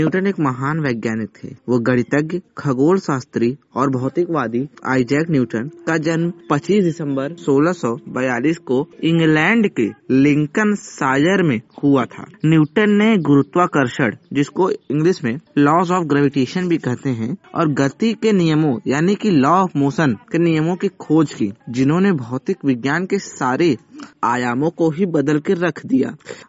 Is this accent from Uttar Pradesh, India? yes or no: yes; Jaunpur, Uttar Pradesh, India; मैं यूपी के जौनपुर का निवासी हूँ।